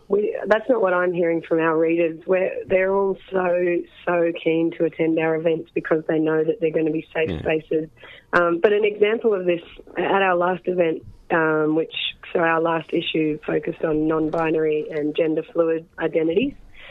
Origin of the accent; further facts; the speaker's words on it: Sydney, New South Wales, Australia; I'm from Sydney, not Melbourne